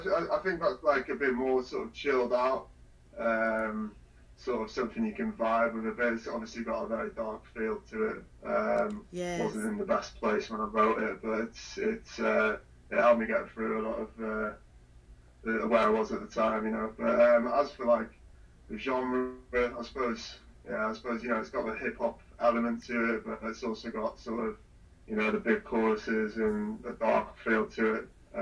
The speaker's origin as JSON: {"language": "English", "region": "Wales", "country": "United Kingdom", "said": "I'm from North Wales and United Kingdom."}